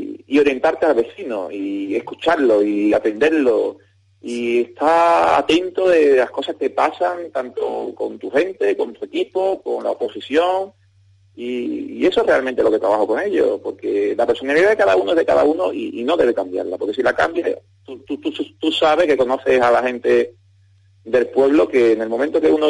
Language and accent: Spanish; Lora del Río, Andalusia, Spain; solamente en mi pueblo, en Lora del Río, se va a hacer en abierto